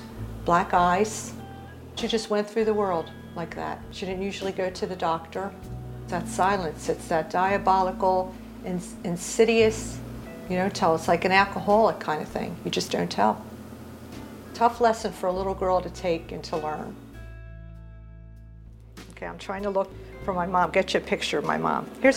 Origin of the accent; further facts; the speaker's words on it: Philadelphia, Pennsylvania, United States; Born and raised in West Philadelphia, I grew up at 49th and Girard. My one grandmother lived up the street.